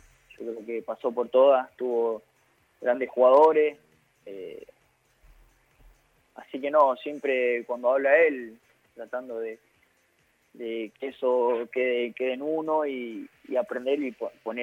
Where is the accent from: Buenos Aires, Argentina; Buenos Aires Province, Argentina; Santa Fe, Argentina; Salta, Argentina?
Salta, Argentina; General Güemes; also born or lived in Jujuy; Yo soy nací en Jujuy. Bueno, me fui chiquito a Salta, donde tengo la familia de mi papá, en General Güemes.